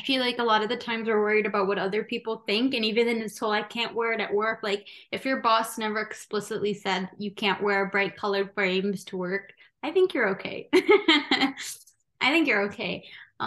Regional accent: Brampton, Ontario, Canada; I'm South Asian, specifically North Indian. And I don't know, I was born and raised here in Toronto, like in a suburb called Brampton, just outside of Toronto. And so of course I didn't grow up in India itself

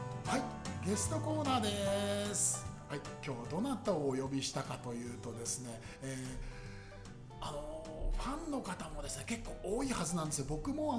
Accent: Tokyo, Japan; 僕もそのずっと下町で育ってるんで、はい、秋葉原のやっちゃばですよね。

